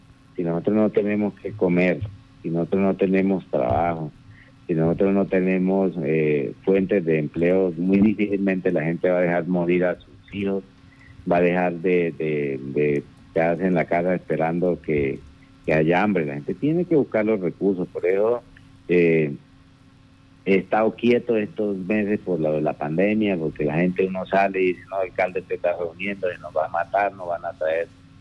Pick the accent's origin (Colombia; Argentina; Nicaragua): Colombia; Orocué, Casanare; Ese es el mensaje que tenemos nosotros como llaneros y como orocueños